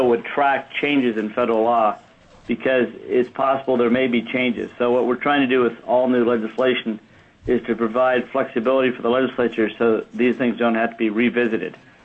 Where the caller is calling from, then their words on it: Anchorage, Alaska, United States; I am online from Anchorage, and thank you for the opportunity to appear.